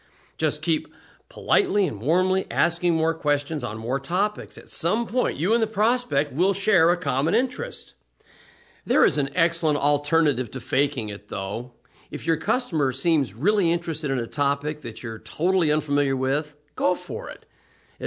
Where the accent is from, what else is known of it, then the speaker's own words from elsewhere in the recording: Arizona, United States; a good question for salespeople in my home state of Arizona or other states where large numbers of people are moving in is, where are you from?